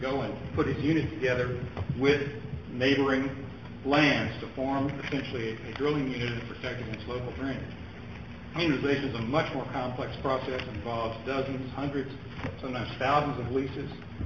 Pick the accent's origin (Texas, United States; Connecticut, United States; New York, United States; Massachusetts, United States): Texas, United States; Houston; from Houston